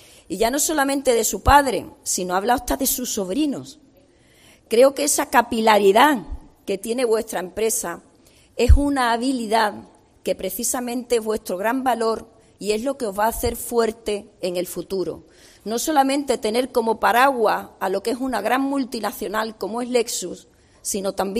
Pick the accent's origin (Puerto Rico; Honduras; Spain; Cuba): Spain; Jerez de la Frontera, Andalusia; Y los que somos de Jerez sabemos de lo que estamos hablando